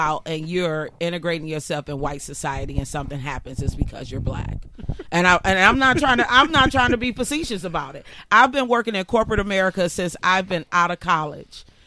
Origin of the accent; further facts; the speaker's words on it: Detroit, Michigan, United States; Now, I'm born and raised in Detroit.